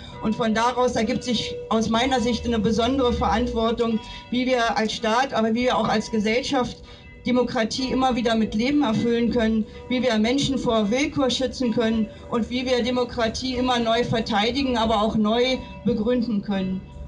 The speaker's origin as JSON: {"language": "German", "town": "Eschborn", "region": "Hesse", "country": "Germany", "tie": "born or raised there", "said": "Stolpersteine, die gerade in meiner Heimatstadt in Eschborn verlegt wurden"}